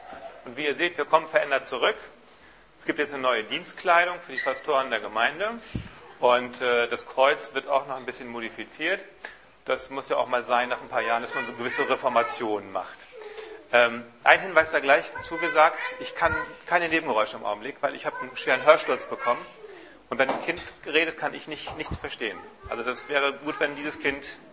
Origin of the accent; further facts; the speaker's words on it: Germany; Und als echte Deutsche haben wir uns dran gehalten